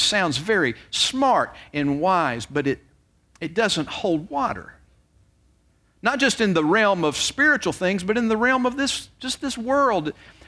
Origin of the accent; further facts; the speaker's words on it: Virginia, United States; moved away as an adult; And I wasn't from around here. I moved down here from Virginia and was transferred down here by the job I worked with.